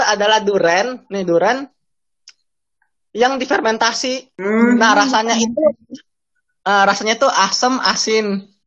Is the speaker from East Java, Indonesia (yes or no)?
no; Lampung, Indonesia; kopi Lampung yang paling enak itu ada di dekat kampung gua di Lampung Barat